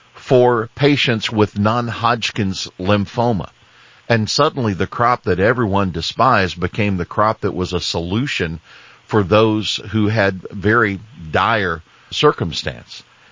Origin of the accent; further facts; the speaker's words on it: Kentucky, United States; I come from Kentucky